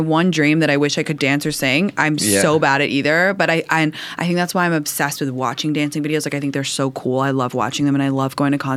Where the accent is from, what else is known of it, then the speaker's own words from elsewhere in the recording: England, United Kingdom; I'm from England originally.